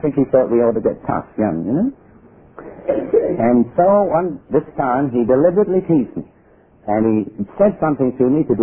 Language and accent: English; India; born there; I was born in India.